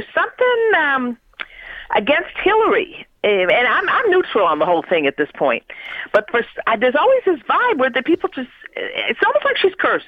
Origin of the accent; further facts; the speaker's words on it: Chicago, Illinois, United States; I just remember, you know, I grew up in Chicago.